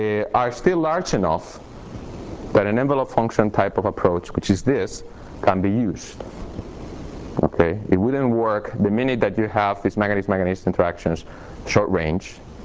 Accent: Texas, United States; I mean, I'm from Texas. I'm allowed to talk about cows.

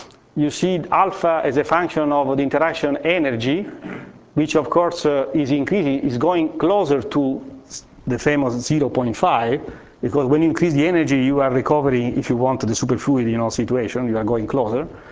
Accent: Lecce, Apulia, Italy; if you go and see the churches of my hometown in Lecce

